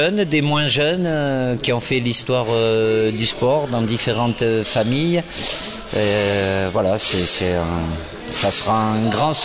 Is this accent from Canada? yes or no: no; France; en tant que Français